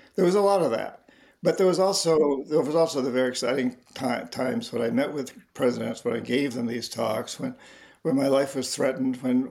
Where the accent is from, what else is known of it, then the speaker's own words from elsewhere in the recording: New England, United States; I grew up in New England. My family goes back to the 1600s in New England.